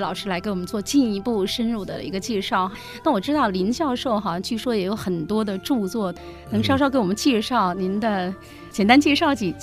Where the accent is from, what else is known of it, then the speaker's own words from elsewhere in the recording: Beijing, China; 也当然也不会是我们北京了哈，我是北京人哈